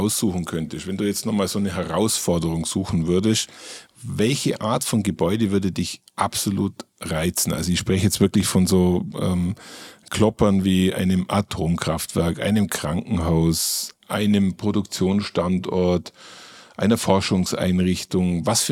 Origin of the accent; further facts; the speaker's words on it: Bavaria, Germany; Da habe ich doch schon gleich eine Verbindung zu meiner Heimat, weil im Allgäu gibt es sehr viele Klettermöglichkeiten.